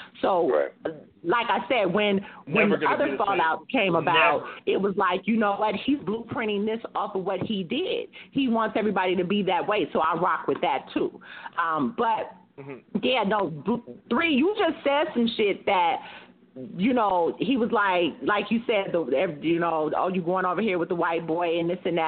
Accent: California, United States; I'm from the Bay Area.

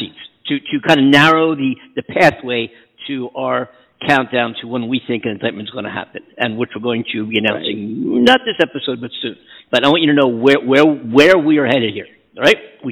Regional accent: Pennsylvania, United States; There was so much bullshit from this guy from my home state of Pennsylvania, Scott Perry

